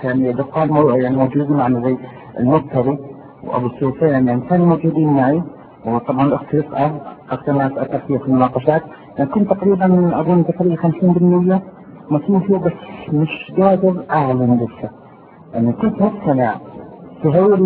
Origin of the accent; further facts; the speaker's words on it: Jordan; بيسموها عندنا بالاردن يعني الجسم يقشعر